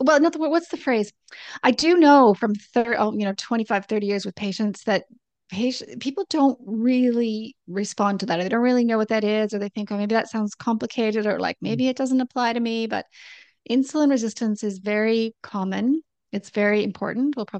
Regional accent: Canada; also born or lived in Sydney, Australia; So I'm Canadian, we've said. I lived in Sydney for a long time.

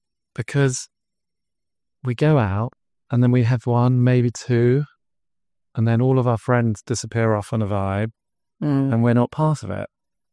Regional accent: England, United Kingdom; So I'm from England.

